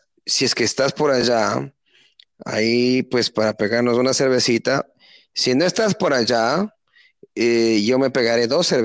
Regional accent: Ecuador; yo soy de ascendencia ecuatoriana, yo soy de Ecuador.

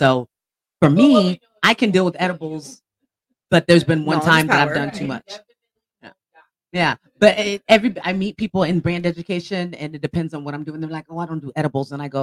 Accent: Elk Grove, United States; I grew up in Elk Grove, so I learned how quick it was.

